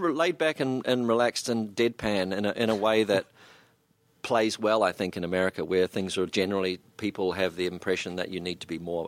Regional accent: New Zealand; accent: New Zealand; suddenly it was being a New Zealander and standing in the middle of a group of people and really not saying hardly anything, just going, yeah, was suddenly quite credible.

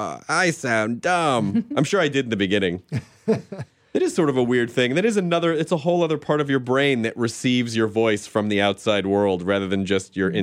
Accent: Memphis, Tennessee, United States; I'm from Memphis, mm-hmm. So I tease the Arkansas.

